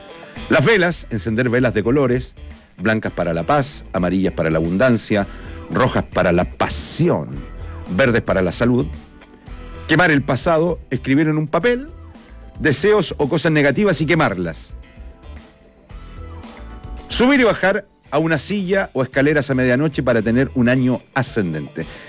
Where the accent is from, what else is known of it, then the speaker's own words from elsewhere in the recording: Chile; ¿Somos los chilenos buenos para los ritos